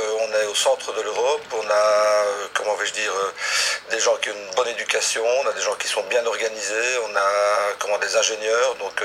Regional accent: Boston, Massachusetts, United States; je viens de Boston, qui est une ville magnifique, mais qui n'est quand même pas le centre mondial de la mode comme Milan ou Paris.

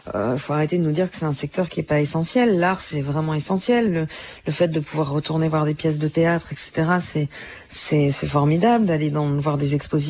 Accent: Belgium; now in France; Quand on me dit que je suis d'origine belge, je bondis, je suis pas d'origine, je suis belge. Je ne parviens pas, même si je vis en France depuis 20 ans passés, je ne parviens pas à prendre la nationalité française.

